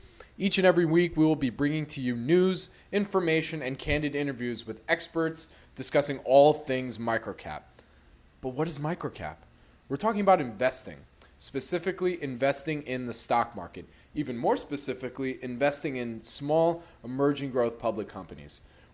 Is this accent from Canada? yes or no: no; New York City, New York, United States; I grew up in New York City, where my dad was an investment banker on Wall Street who specialized in funding microcap companies